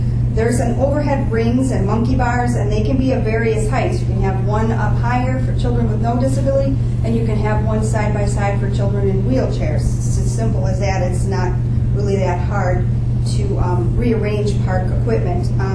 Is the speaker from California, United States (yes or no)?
no; Kenosha, Wisconsin, United States; I was born and raised in Kenosha